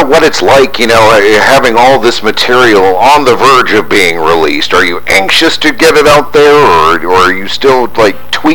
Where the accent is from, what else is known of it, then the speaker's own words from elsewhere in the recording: Fairfax, Virginia, United States; born there; I was born in Virginia, Fairfax.